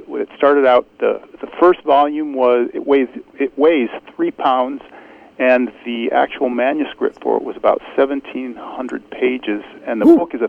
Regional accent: Mansfield, Ohio, United States; my friend and I grew up on Route 71, halfway between Cleveland and Columbus, Ohio, in Mansfield, Ohio

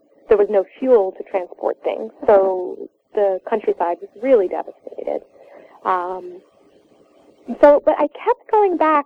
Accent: United States; Yes, I was raised in the United States, My mother is from Havana, Cuba.

